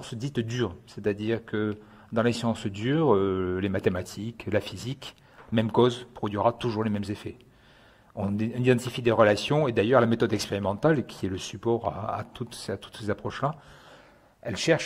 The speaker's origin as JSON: {"language": "French", "country": "France", "said": "nous en tant que Français, on est quand même sensibilisés à cela"}